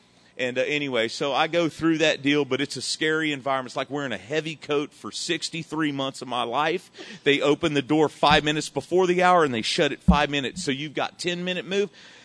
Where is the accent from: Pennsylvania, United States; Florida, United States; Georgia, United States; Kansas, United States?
Kansas, United States; Wichita; I'm from Wichita, Kansas. We're poor. My mom's raising three kids and a couple alcoholics on one income.